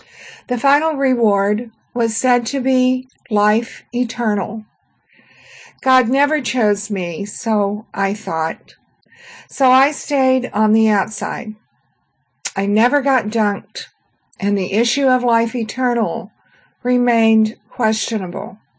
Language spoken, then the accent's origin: English; Fort Worth, Texas, United States; I placed an ad in Friends Journal seeking persons near my hometown of Fort Worth, Texas, who were interested in meeting for worship.